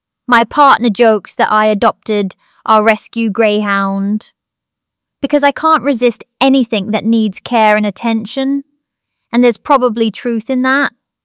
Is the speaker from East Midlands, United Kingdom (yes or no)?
no; Stroud, South West England, United Kingdom; I grew up in Stroud, but came to Cheltenham for university, studying biochemistry at the University of Gloucestershire.